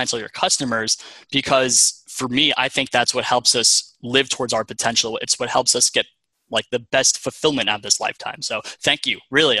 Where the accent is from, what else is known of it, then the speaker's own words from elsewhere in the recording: Long Island, New York, United States; I'm from Long Island. So I have friends that are doing red eyes from long, like JFK out to LAX